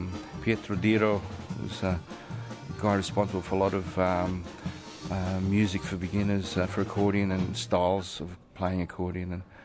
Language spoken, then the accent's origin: English; Australia; born there; Well, I'm born in Australia, but I have this Slovenian culture behind me. And it's just so cool. So I'm Slovenian.